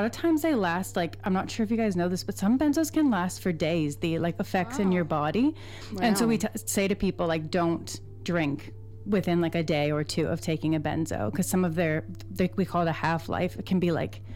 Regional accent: Canada; now in New Zealand; I was surprised when I came to New Zealand from Canada

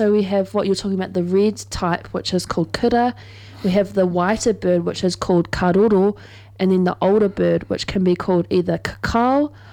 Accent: South Island, New Zealand; I'm from the South Island

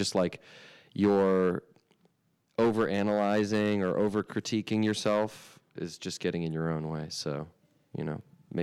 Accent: New York, United States; And we're coming from New York, so it's nice to experience a beautiful summer here.

